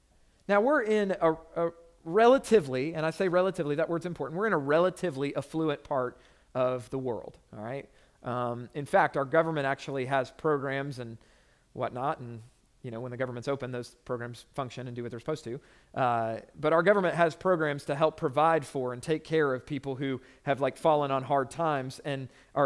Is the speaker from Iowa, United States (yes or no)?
no; Orlando, Florida, United States; When I was in high school, I grew up in Orlando, and I would make the drive from my house on the northwest side of Orlando to the southwest side of Orlando